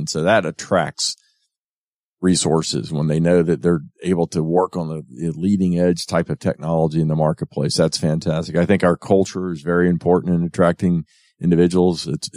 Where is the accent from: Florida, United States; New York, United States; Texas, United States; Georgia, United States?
Georgia, United States; Atlanta; I was raised here in Atlanta. And went to high school here for a number of years before we moved away.